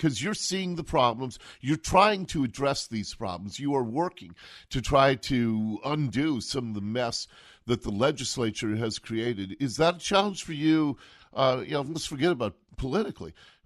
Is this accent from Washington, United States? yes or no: yes; Seattle, Washington, United States; I grew up in Seattle. I was born and raised here.